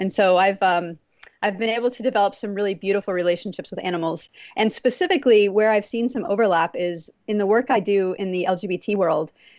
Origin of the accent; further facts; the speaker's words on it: Texas, United States; but I grew up in Texas, and where I grew up, animals were thought of a little differently.